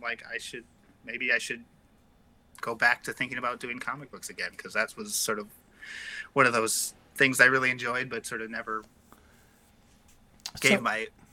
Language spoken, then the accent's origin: English; Minneapolis, Minnesota, United States; I'm from Minnesota. That's where here is, Minneapolis. It was a lot cheaper because I could live at home.